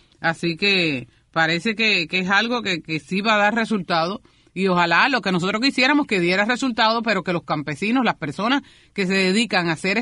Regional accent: Cuba; digo nos hacían a Cuba, sí, nos hacían competencia en la región

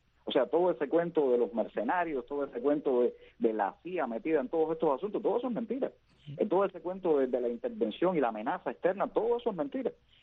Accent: Cuba; como cubanos

